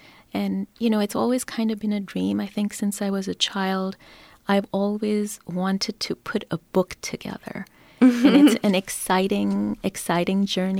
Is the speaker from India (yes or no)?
yes; India; I come from India, which is a very beautiful, colorful culture, and I sort of grew up watching a lot of the movies